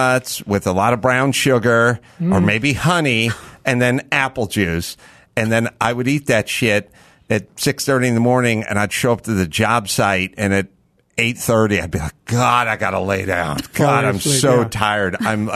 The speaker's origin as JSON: {"language": "English", "region": "California", "country": "United States", "said": "I was from California with a bunch of dumb shit hippie fucking progressives"}